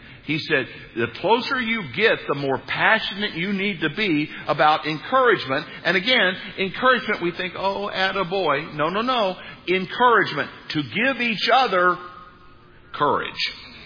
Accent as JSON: {"language": "English", "country": "United States", "tie": "born or raised there", "said": "I grew up on the New Madrid Fault. You maybe never even heard of the New Madrid Fault."}